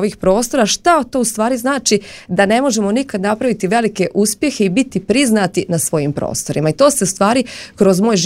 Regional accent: Republika Srpska, Bosnia & Herzegovina; I kada sam ja rekla da dolazim iz Republike Srpske

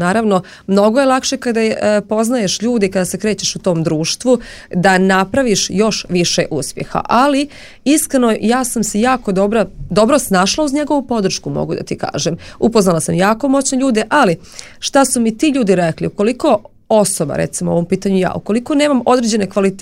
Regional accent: Republika Srpska, Bosnia & Herzegovina; I kada sam ja rekla da dolazim iz Republike Srpske

